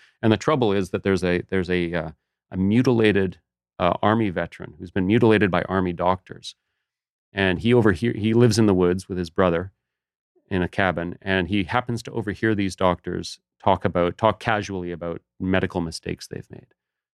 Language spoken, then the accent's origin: English; Canada; But being Canadian means that you see all these things on late night television, on CBC Uncut and stuff